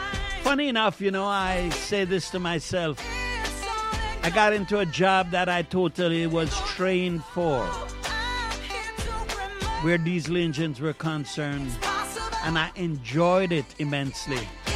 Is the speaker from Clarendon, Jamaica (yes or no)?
yes; May Pen, Clarendon, Jamaica; also born or lived in Mandeville, Jamaica; Cause that's my parish. Manchester, Clarendon. I rolled in them two parishes. I was born in Manchester at the Mandeville Hospital.